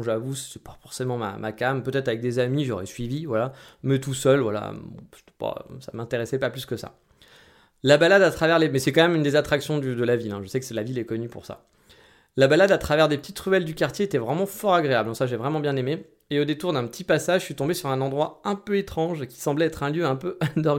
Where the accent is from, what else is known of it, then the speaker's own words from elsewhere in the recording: France; contrairement à chez nous en France.